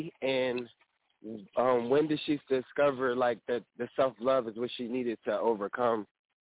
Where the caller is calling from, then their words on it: New Jersey, United States; I'm calling from New Jersey.